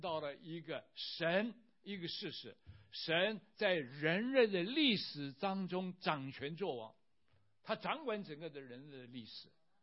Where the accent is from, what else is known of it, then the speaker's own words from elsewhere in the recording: China; 然后革除了许多的我们中国人的传统包袱